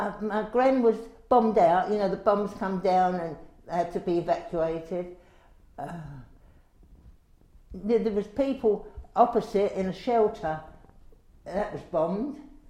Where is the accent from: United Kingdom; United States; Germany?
United Kingdom; Rotherhithe, London; born there; I was born in Rotherhithe, and it was the 20th of May, 1933. So at this moment, I'm 77.